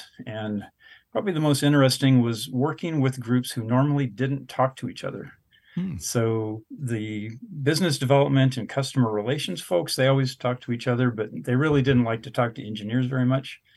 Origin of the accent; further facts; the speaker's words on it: Renton, Washington, United States; also born or lived in Seattle; So I'm a Seattle native, born and raised in West Seattle. But at the tender age of five, we moved to Renton.